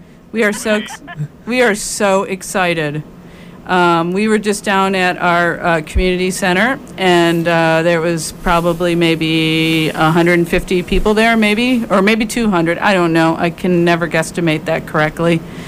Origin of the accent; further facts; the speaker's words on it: Chicago, Illinois, United States; they were all in Grant Park, Chicago, and that's my hometown.